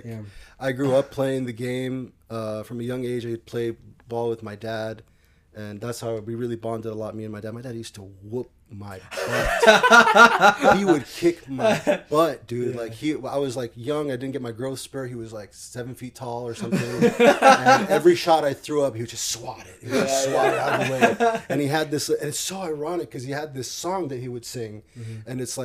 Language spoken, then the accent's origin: English; Riyadh, Riyadh Province, Saudi Arabia; that was me for like part of my life growing up in Riyadh.